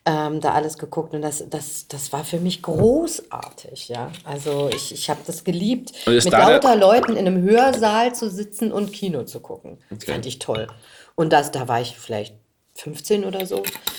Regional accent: Göttingen, Lower Saxony, Germany; now in Berlin, Germany; ich komme ja aus Göttingen

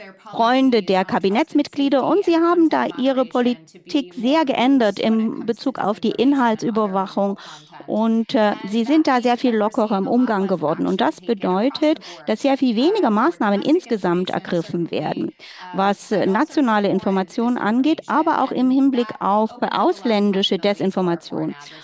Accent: United States; Natürlich, ich als Amerikanerin glaube ja, ausländische Interferenz, das ist nicht mein größtes Problem.

